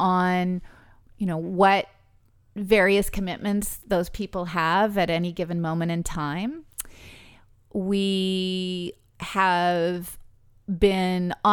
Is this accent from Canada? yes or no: yes; British Columbia, Canada; I'm an Anglophone, I'm originally from British Columbia, you know, my second language is Mandarin, you know, and while I've been working very hard on my French for a long time, you know, it's my third language